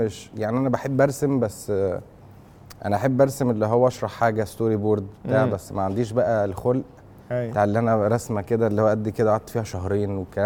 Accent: Dubai, United Arab Emirates; born there; also born or lived in Abu Dhabi; انا مولود في دبي وابو ظبي وكده كنا بنتنقل

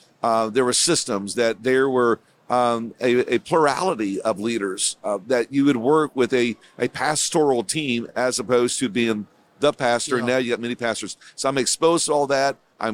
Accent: Sheridan, Indiana, United States; moved away as an adult; It's a little farm town called Sheridan, Indiana. And so this is all I've ever known. I was raised in Indiana. I'm a Hoosier. Moved away when I was 30 years old, 29, and almost 30, to East Tennessee

